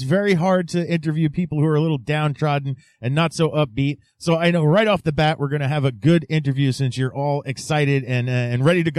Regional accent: New Jersey, United States; fortunately, I am from New Jersey, and I live not too far from the Quick Stop

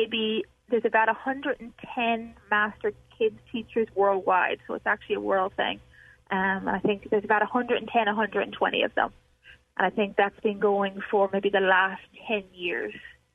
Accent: Ireland; when I grew up in Ireland

